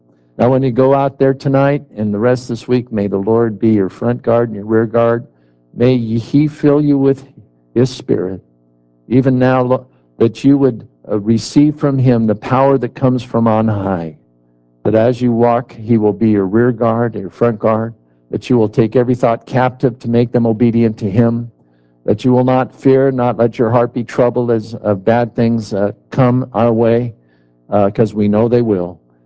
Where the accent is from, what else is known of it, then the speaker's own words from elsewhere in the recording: California, United States; I'm an American from California. Okay, I'm a Californian.